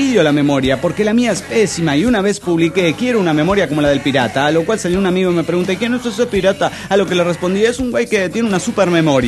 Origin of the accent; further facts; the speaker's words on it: Chihuahua, Mexico; now in Ciudad Juárez, Mexico; Soy originario de Chihuahua, Chihuahua. Actualmente vivo en Ciudad Juárez, capital del bache y del plomo volador.